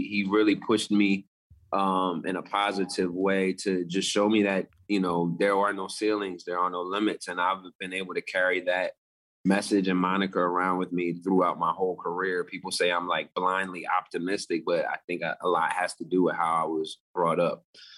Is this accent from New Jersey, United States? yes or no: yes; Willingboro, New Jersey, United States; I grew up in New Jersey, Willingboro, New Jersey, a very, what I would deem affluent African-American community.